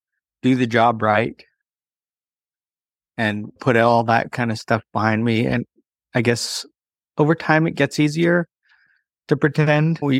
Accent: Montana, United States; I grew up in Montana, divorced parents, and we moved around a lot.

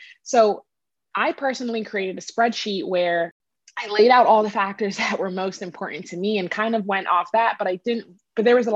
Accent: Rockville, Maryland, United States; moved away as an adult; I was born and raised in Rockville, Maryland before moving to Florida with my parents after I graduated high school.

